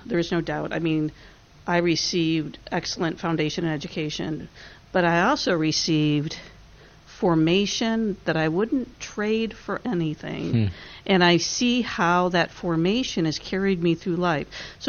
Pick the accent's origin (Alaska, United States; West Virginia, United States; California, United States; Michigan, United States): Michigan, United States; Detroit; moved away; also born or lived in Texas; And I said, well, I grew up in the Archdiocese of Detroit.